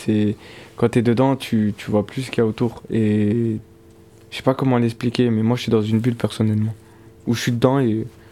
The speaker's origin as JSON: {"language": "French", "town": "Strasbourg", "region": "Grand Est", "country": "France", "tie": "born or raised there", "said": "J'ai grandi à Strasbourg, à Haute-Pierre. Ce qui a fait que j'ai habité à la Méno aussi, c'est que mes parents, ils se sont divorcés."}